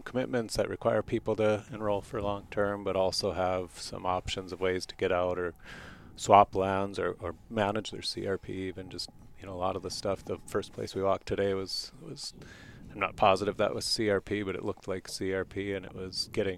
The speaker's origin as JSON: {"language": "English", "town": "Dickinson", "region": "North Dakota", "country": "United States", "tie": "born or raised there", "said": "You know, I grew up in Dickinson and never saw soybeans until, probably until the last 10, 15 years"}